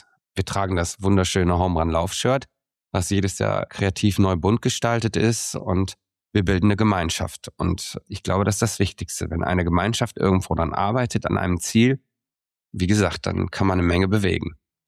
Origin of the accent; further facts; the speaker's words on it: Emmerich am Rhein, North Rhine-Westphalia, Germany; ich liebe unsere Stadt. Ich liebe meine Heimat und ich liebe die Landschaften drumherum. Ich glaube, wir Emmericher haben oft den Blick für andere Dinge, die woanders schöner sind